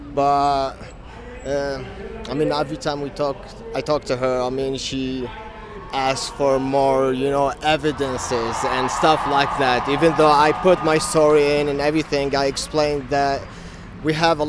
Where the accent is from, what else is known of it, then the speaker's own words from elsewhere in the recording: Kuwait; English is a second language; now in Denver, United States; I'm from Kuwait. Moved here 4 years ago almost. And I have family here in Denver.